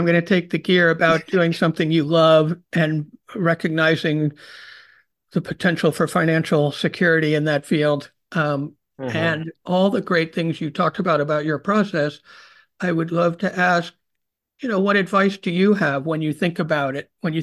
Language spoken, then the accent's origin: English; Rochester, United States; for me, I grew up in Rochester.